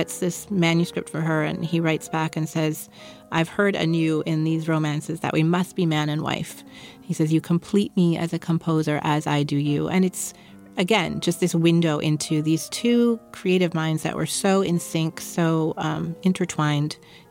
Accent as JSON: {"language": "English", "town": "San Francisco", "region": "California", "country": "United States", "tie": "born or raised there", "said": "Well, it's, you know, my hometown orchestra. I grew up in San Francisco, and they're a wonderful recording orchestra"}